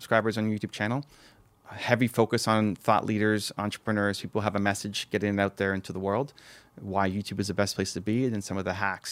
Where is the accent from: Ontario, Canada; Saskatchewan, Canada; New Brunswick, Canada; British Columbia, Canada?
Ontario, Canada; Toronto; So I'm from Toronto.